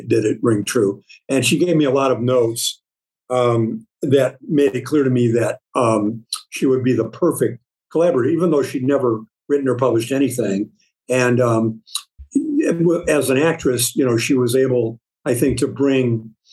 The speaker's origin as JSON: {"language": "English", "region": "Midwest", "country": "United States", "said": "all the way up to and including our, post-production director, we're all from the Midwest."}